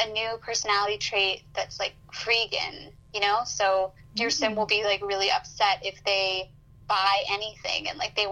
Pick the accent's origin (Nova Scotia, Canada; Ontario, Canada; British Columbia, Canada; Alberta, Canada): British Columbia, Canada; Vancouver; I'm from Vancouver, and you know, I go to Victoria pretty frequently